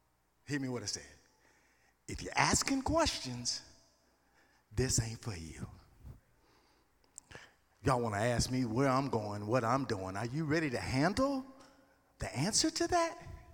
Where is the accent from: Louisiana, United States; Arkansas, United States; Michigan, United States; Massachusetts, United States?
Louisiana, United States; I'm from Louisiana, so I got a little country in me.